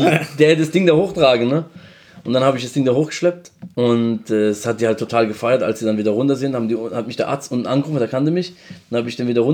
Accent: Mannheim, Baden-Württemberg, Germany; ja, guten Tag, ich komme aus Mannheim.

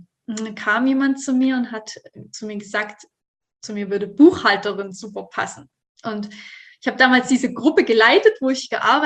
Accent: Thuringia, Germany; now in Stuttgart, Germany

